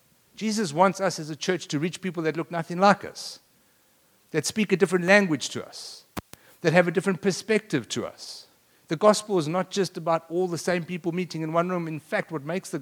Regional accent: South Africa; now in Lubbock, United States; I know that most of you thought that I was from Lubbock, Texas. But I'm not. I'm actually from South Africa.

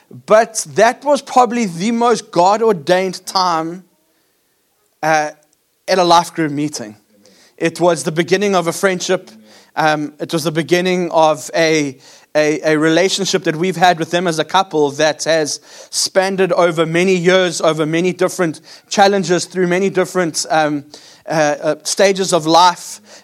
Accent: South Africa; I'm a South African.

